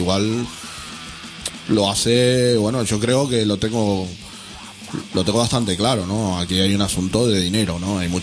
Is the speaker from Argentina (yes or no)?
yes; Argentina; sacándome que yo soy argentino, que tampoco quiero que la gente piense que yo digo esto porque soy de allí